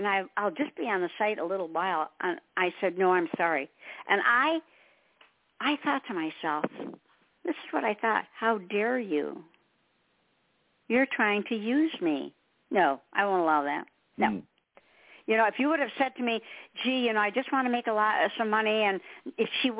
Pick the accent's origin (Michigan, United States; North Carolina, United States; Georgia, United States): Michigan, United States; Detroit; And I was born and raised in Detroit.